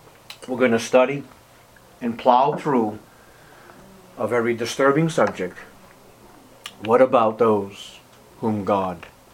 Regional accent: United States; born there; Well, I was born in America with all these blessings

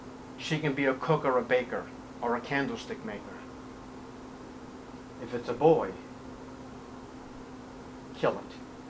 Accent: Massachusetts, United States; I'm from Massachusetts, so I'm quite familiar with this because we used to go on the Freedom Trail when I was in school.

